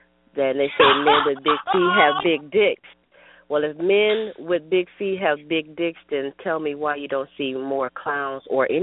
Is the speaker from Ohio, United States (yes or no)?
yes; Toledo, Ohio, United States; now in Arlington, United States; I'm originally from Ohio, up in Toledo, Ohio.